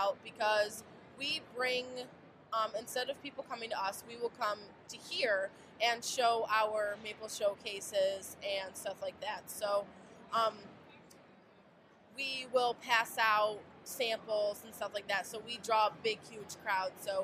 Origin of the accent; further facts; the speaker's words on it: Verona, New York, United States; We are from Verona, New York, and we specialize in maple production.